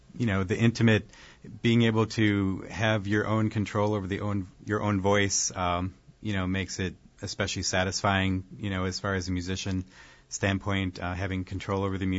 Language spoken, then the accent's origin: English; Madison, Wisconsin, United States; moved away as an adult; I was born in Madison and grew up there most of my life. I was there until basically I was 18.